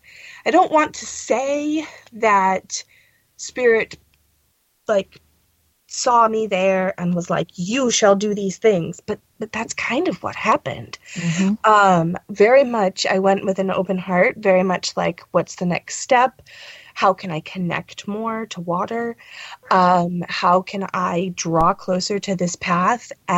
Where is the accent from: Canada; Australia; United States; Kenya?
United States; Now, my mother's British, and I was raised in the States, but my mother's British, and I had gone there many times.